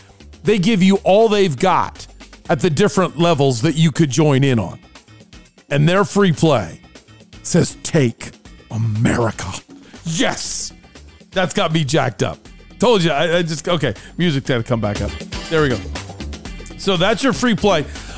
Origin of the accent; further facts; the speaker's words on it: United States; I'm allowed to steal if I admit it because I'm an American and I believe in my boys.